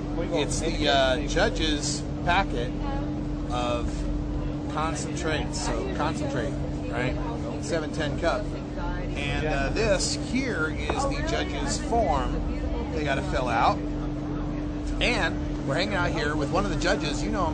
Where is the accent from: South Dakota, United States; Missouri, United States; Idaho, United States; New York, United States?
Idaho, United States; Not required to say howdy hi, but I'm from Idaho, that's what we say.